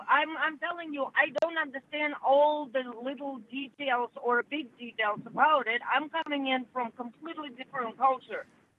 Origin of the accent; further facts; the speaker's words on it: Russia; English is a second language; now in United States; It's because I'm coming from Russia, and actually Russia is a multi-nation, not just Russian people.